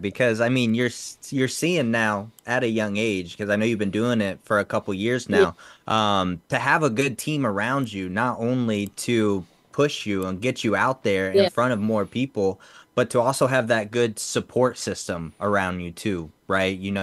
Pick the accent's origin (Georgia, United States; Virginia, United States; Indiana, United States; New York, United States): Indiana, United States; Indianapolis; I'm originally from Indianapolis, 317 as well.